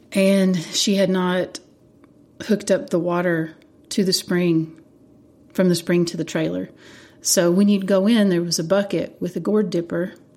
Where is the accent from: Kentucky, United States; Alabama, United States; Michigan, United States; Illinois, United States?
Kentucky, United States; At least that's how I was taught to think growing up in Eastern Kentucky.